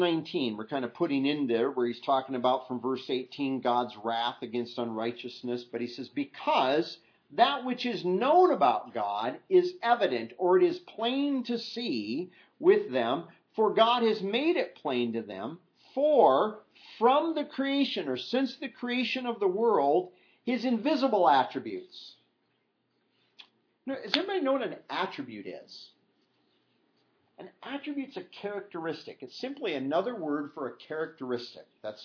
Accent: Iowa, United States; and I come from Iowa, where you don't have to add as much to the soil as they do out here.

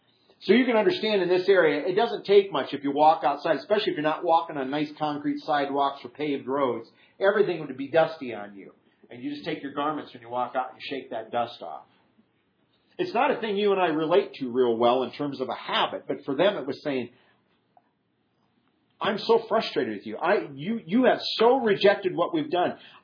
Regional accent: Iowa, United States; see, I growing up in Iowa, I didn't relate to this because Iowa's not dusty.

